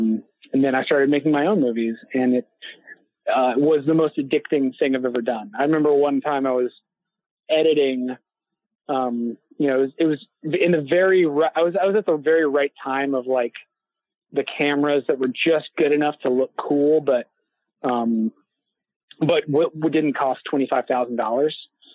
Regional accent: Houston, Texas, United States; I come from Houston, Texas, which is not exactly known for its vibrant film scene.

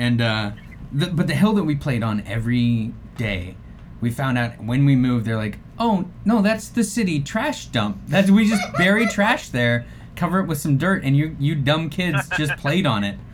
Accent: Germany; When I was growing up in Germany, we would, like, bike out into the hills

